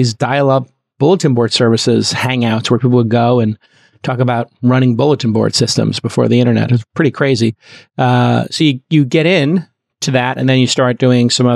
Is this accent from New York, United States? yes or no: yes; Brooklyn, New York, United States; Yeah, I grew up in Bay Ridge, Brooklyn.